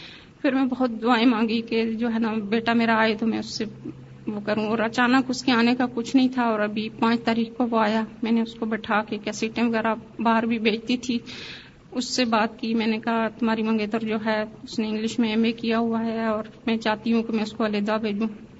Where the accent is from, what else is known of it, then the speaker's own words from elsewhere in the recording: Murree, Punjab, Pakistan; born there; تو میں مری کے گاؤں میں پیدا ہوئی ہوں